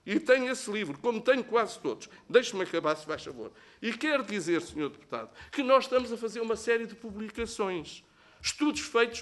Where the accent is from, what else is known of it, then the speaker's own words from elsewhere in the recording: Nazaré, Centro, Portugal; Gosto do Alentejo e não sou alentejano. Sou da Nazaré, não sou minhoto, não estou longe, mas gosto muito do Alentejo.